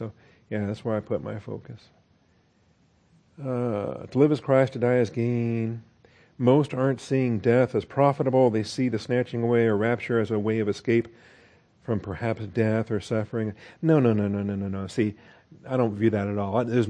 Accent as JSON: {"language": "English", "region": "Pacific Northwest", "country": "United States", "tie": "born or raised there", "said": "I grew up in the Northwest, and so we had a bunch of totem poles out there with the Native Americans in Washington and Oregon."}